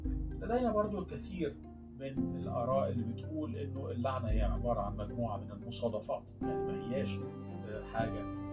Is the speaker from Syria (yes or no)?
no; Egypt; كل حد بيشتغل في الآثار عندنا في مصر